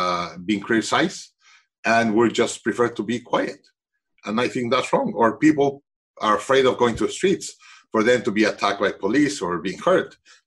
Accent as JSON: {"language": "English", "region": "California", "country": "United States", "tie": "born or raised there", "said": "I was male, white, yeah, growing up in Silicon Valley in the technology and chip area."}